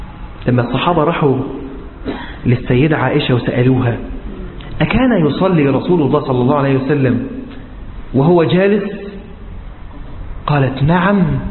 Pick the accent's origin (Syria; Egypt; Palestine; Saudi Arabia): Egypt; ولكن بيقولوا عندنا في مصر يعني كده